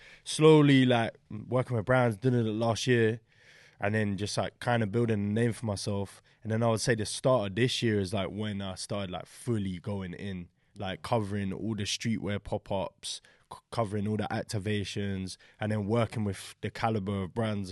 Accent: Crawley, South East England, United Kingdom; I grew up outside of London, innit? In Crawley, West Sussex.

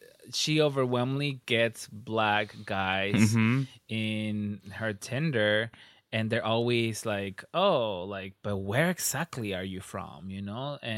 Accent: Los Angeles, California, United States; I usually just go around it by saying I'm Latina or I'm LA with Latino heritage.

